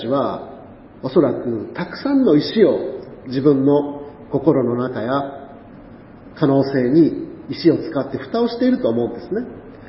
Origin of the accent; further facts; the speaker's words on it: Hiroshima, Japan; で、私今広島で育ったんですけれども